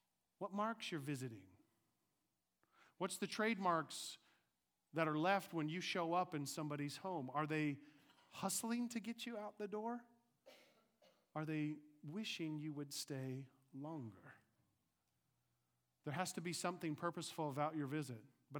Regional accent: Jinx, Oklahoma, United States; I went to Jinx First Baptist Church growing up in Jinx, Oklahoma, okay? Small Baptist church right by my high school, and was there for 20-some-odd years in my life.

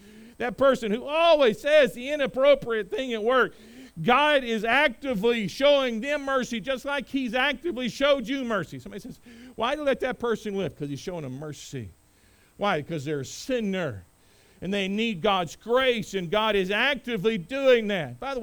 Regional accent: North Carolina, United States; I grew up in Eastern North Carolina.

